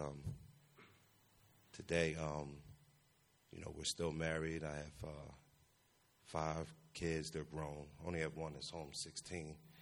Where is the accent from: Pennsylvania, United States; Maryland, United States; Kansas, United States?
Maryland, United States; Baltimore; I'm 45 years old. I'm from Baltimore City, and I'm the youngest out of six.